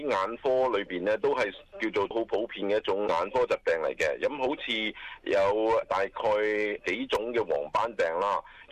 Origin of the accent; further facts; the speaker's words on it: China; 我哋中国人